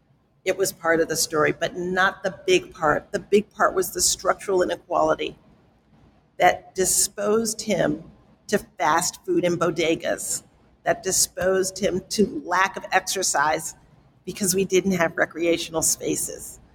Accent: New York City, New York, United States; when I grew up in the South Bronx, my father and my mother worked themselves literally to early deaths to make sure that I would not end up in the South Bronx.

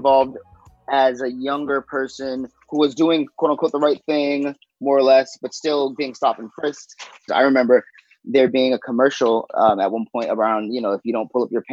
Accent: Boston, Massachusetts, United States; I grew up in part in Bromley Heath, now Mildred Hilly Projects.

